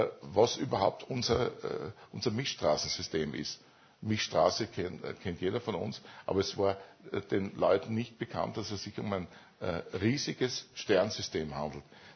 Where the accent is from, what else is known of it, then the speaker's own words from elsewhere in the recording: Graz, Styria, Austria; die Vergleichspole zwischen den beiden Keplerstädten in Österreich, also im jetzigen Österreich, Graz, meine Heimatstadt